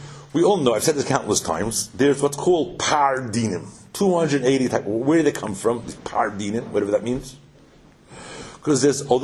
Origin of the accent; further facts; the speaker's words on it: New York, United States; I come from New York.